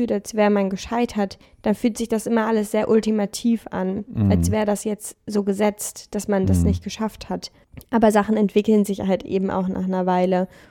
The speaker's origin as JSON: {"language": "German", "town": "Cologne", "region": "North Rhine-Westphalia", "country": "Germany", "tie": "born or raised there", "said": "ich bin hier in Köln groß geworden und habe hier ganz viel Zeit verbracht und dann bin ich nach Hamburg gegangen"}